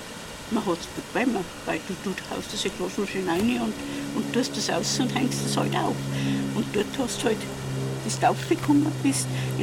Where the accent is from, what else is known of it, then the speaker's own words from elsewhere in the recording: Bad Ischl, Upper Austria, Austria; eine wohne seit fast 80 Jahren in Laufen. Bin hier also geboren in Bad Ischl und in dem Haus, da Laufen 15, waren wir jetzt seit den 65er Jahren.